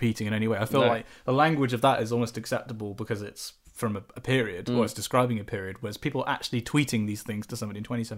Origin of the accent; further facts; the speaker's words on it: United Kingdom; because, you know, we're British